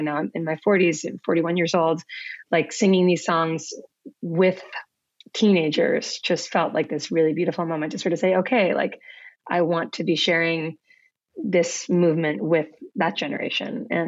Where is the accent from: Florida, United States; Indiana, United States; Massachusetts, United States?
Massachusetts, United States; how different it is being from Massachusetts and growing up in Massachusetts and always sort of being surrounded by people who vote the exact same way.